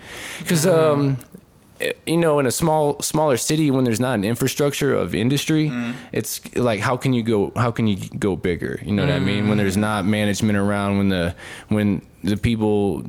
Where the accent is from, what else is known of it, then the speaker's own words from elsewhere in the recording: St. Louis, Missouri, United States; now in Georgia, United States; I'm from St. Louis, Missouri. 314. That's the Lou, baby.